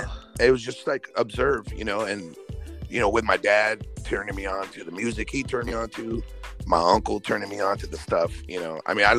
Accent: Baldwin Park, California, United States; So I grew up in Baldwin Park, California.

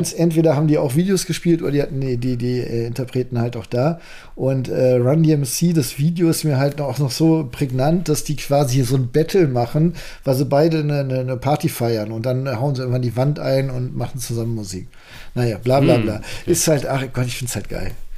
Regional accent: Lower Saxony / North Rhine-Westphalia border, Germany; wir haben im Grenzgebiet zwischen Niedersachsen und Nordrhein-Westfalen gelebt

